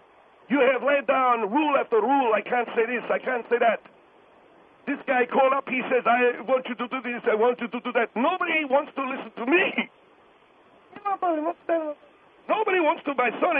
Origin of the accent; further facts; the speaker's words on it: Egypt; I'm not from India. I'm from Egypt.